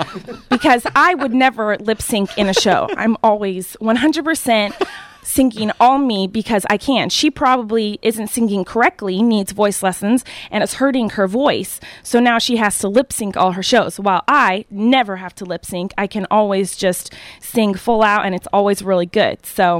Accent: Tacoma, Washington, United States; I'm from Tacoma, Washington.

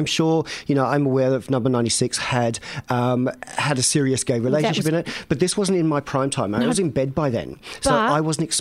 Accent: Australia; as a kid growing up in Australia, I think like most of us

